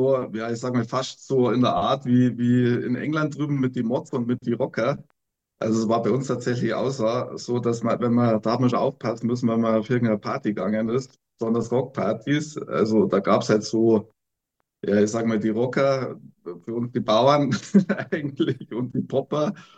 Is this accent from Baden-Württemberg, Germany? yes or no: no; Aichach, Bavaria, Germany; Und ich komme aus der Nähe von Augsburg, Eichach